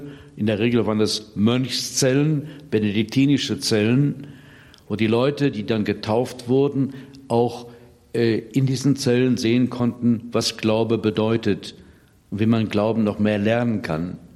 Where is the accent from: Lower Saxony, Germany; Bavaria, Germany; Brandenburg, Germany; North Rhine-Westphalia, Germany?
North Rhine-Westphalia, Germany; Paderborn; Paderborn ist meine Heimat. Nicht meine Geburtsheimat, aber meine Heimat, wo ich aufgewachsen bin.